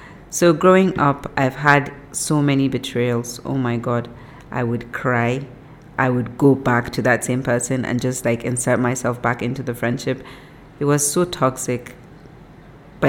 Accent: Kano, Nigeria; I'm from Kano State, and I'm a family person.

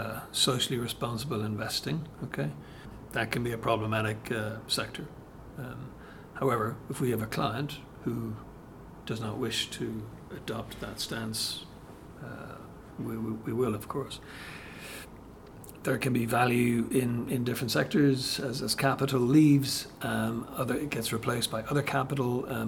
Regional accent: Ireland; So, as an Irishman, okay, I'm from Ireland, and if I think back to when I was growing up, we had the Irish punt

